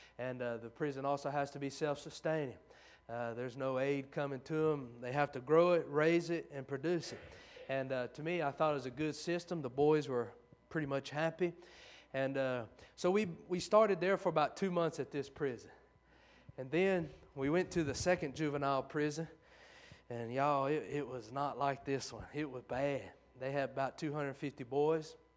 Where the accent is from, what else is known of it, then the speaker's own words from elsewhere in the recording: Oak Grove, Louisiana, United States; It's good to be here at Oak Grove Baptist. I'm from Oak Grove, Louisiana, so ain't nothing like it.